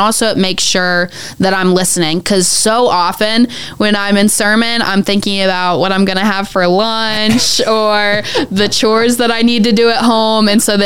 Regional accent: Kentucky, United States; now in Wheeling, United States; I'm from Kentucky, grew up there. And when I moved here, it was like culture shock and kind of bursted my bubble a little.

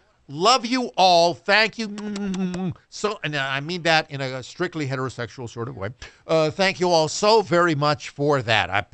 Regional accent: Pennsylvania, United States; I grew up in Pennsylvania, and I know what PennDOT is like, and they suck.

